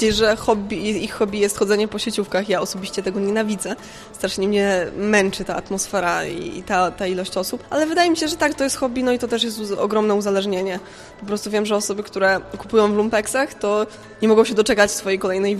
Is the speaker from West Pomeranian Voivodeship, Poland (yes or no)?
no; Wrocław, Lower Silesian Voivodeship, Poland; ja jestem z Wrocławia